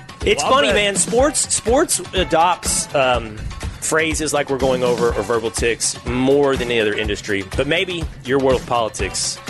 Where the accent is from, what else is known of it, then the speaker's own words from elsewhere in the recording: Texas, United States; I am from Texas. I am a Longhorn.